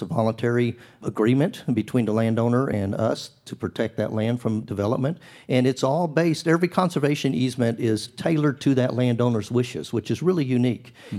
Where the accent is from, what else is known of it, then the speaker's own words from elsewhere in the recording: Brazil; also born or lived in Mexico, Missouri, United States; I was born in Mexico, raised in Brazil, and married a Mexican who's born and raised in Arkansas.